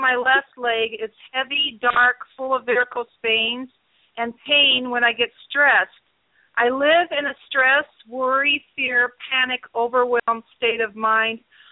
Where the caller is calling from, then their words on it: Utah, United States; I'm calling from Utah.